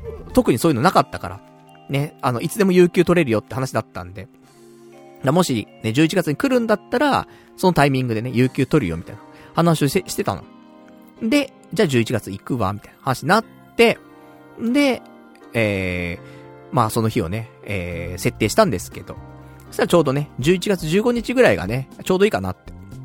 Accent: Saitama, Japan; now in Tokyo, Japan; 俺もね、もともとね、埼玉出身ですから、今はね、この渋谷に住んでますけどもね。なんで、やっぱ埼玉っつったらね、そのやっぱふるさとですからね。

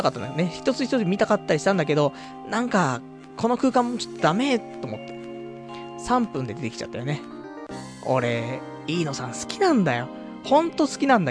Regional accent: Ikebukuro, Tokyo, Japan; 地元池袋に戻りね

